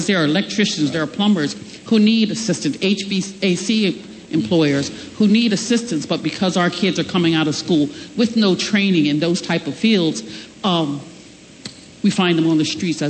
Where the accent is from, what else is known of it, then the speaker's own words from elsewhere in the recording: Georgetown, Delaware, United States; I'm from Georgetown, Delaware.